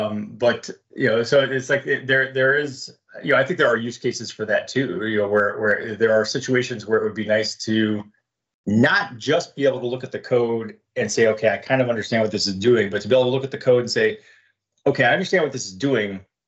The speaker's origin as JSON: {"language": "English", "town": "Detroit", "region": "Michigan", "country": "United States", "tie": "born or raised there", "said": "I grew up in Detroit in an era when you could actually open the hood of the car"}